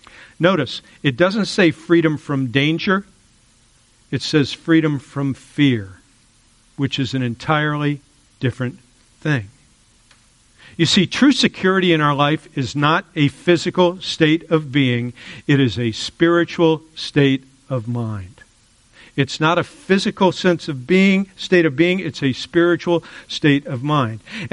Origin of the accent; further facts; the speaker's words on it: Florida, United States; I grew up in Florida. I love them.